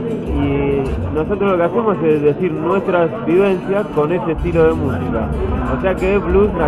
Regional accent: Argentina; O sea, acá somos argentinos, nacimos, tenemos otra historia.

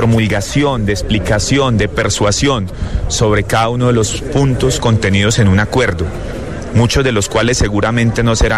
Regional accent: Colombia; Somos muchos los colombianos que hemos vivido y padecido la guerra

